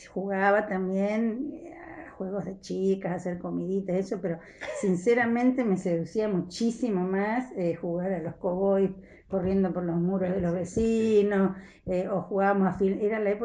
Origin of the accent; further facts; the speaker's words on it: Concordia, Entre Ríos, Argentina; Nací en Concordia, en Entre Ríos, y vivimos siempre a 15 cuadras más o menos del río